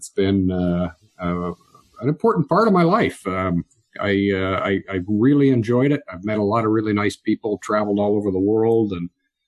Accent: Canada; I grew up in Canada, and I did a lot of ski racing as a kid.

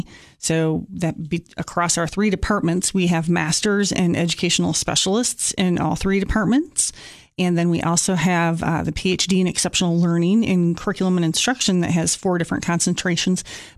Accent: Michigan, United States; moved away as an adult; now in Cookeville, United States; I'm from Michigan originally. I moved to Cookeville, Tennessee in 1993 and have been working at Tech since the late 90s.

